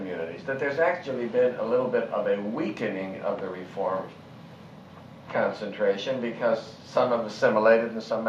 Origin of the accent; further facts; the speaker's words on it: Milwaukee, Wisconsin, United States; also born or lived in Pittsburgh; Of course, I grew up in Milwaukee, and during my growing years, my association, especially through my parents' home, was with a lot of immigrant Jews